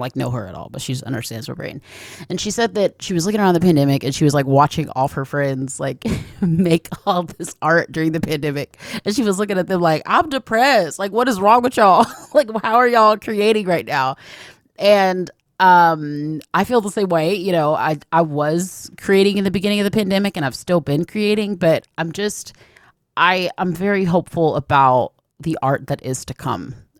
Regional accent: Atlanta, Georgia, United States; I grew up in Atlanta. You know, it's like there's a lot of Black women there.

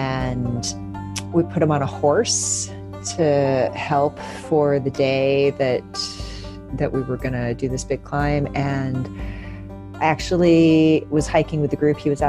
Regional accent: Florida, United States; Sure. I grew up in Florida.

